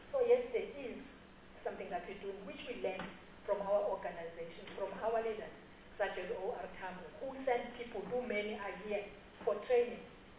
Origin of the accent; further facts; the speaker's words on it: Pretoria, Gauteng, South Africa; I'm from Pretoria.